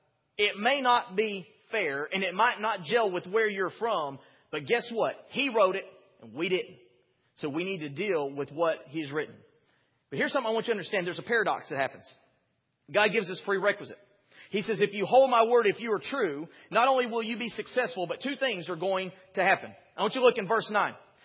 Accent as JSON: {"language": "English", "region": "Mississippi", "country": "United States", "said": "Sometimes we do things because we're American. Sometimes we do things because we're Southern. Sometimes we do things because we're from Mississippi."}